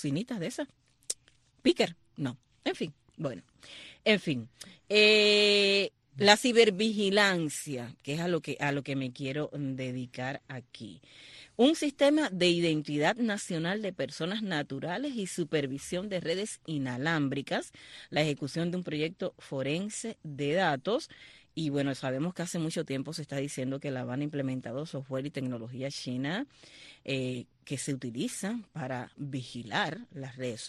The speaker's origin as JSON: {"language": "Spanish", "region": "Holguín", "country": "Cuba", "said": "desde Holguín, mi tierra"}